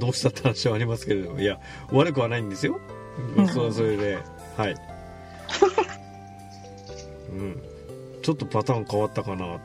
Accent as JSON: {"language": "Japanese", "region": "San'in", "country": "Japan", "said": "私の出身の島根鳥取"}